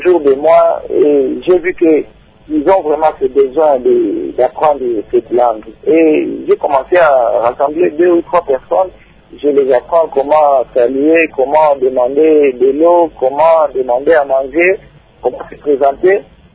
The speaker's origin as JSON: {"language": "French", "country": "DR Congo", "said": "je suis congolais"}